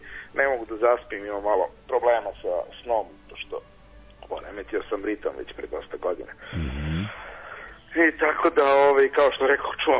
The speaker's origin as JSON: {"language": "Serbian", "town": "Ljubinić", "region": "Belgrade", "country": "Serbia", "tie": "born or raised there", "said": "Rodom sam iz jednog sela nedaleko od Obrenovca. Ljubinić, ne znam da li ste čuli."}